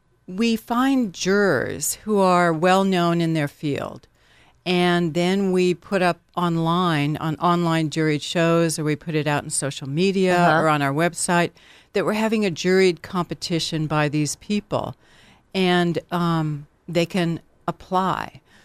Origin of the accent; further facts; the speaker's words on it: Los Angeles, California, United States; now in Laguna Beach, United States; Well, I moved here in the early 80s. I'm originally from Los Angeles.